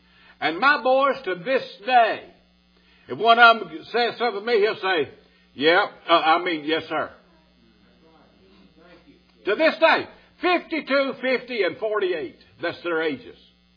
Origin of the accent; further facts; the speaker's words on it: England, United Kingdom; I don't like using Greek when I'm preaching because I'm an English person.